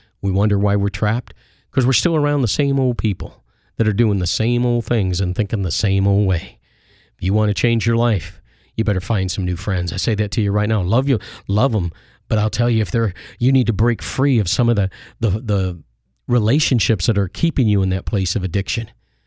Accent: United States; now in Canada; You know, I'm an adopted Canadian here. I grew up in the United States. I have permanent residency here.

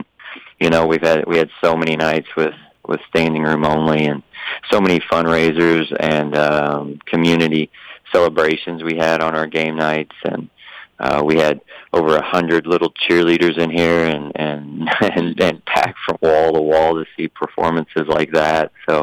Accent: Dongola, Northern, Sudan; since I'm originally from Dongola.

